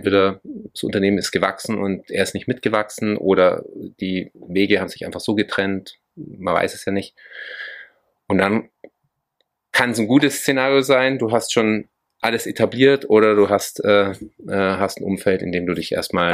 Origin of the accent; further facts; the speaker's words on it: Augsburg, Bavaria, Germany; Ich komme aus Augsburg, bin 42 Jahre alt